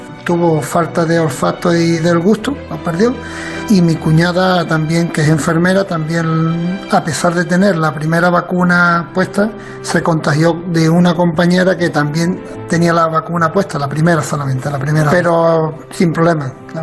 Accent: Algeciras, Andalusia, Spain; de Algeciras, Cádiz, y soy ingeniero técnico y trabajo en proyectos internacionales.

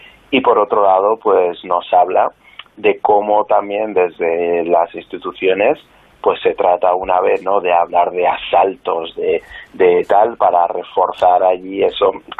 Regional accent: Huesca, Aragon, Spain; born there; ni siquiera hace falta que seas migrante con ser una persona negra, como es mi caso, ya que yo nací en Huesca

